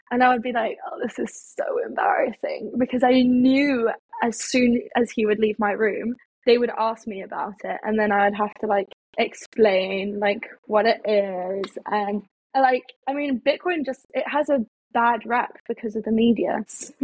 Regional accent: France; so I grew up in France. and all my friends were French, are French.

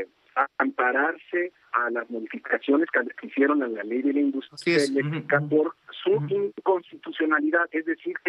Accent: Mexico; al usuario de electricidad, que somos todos los mexicanos.

